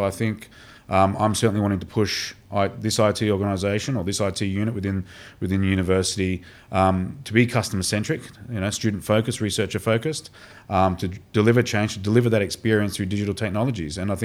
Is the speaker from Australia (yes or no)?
yes; Sydney, New South Wales, Australia; moved away as an adult; also born or lived in United Kingdom / Zurich / New York; I'm a Sydney lad. Don't hold it against me. Born and bred in Sydney. Spent most of my time, being educated obviously in Sydney, and then late 90s, I moved to the UK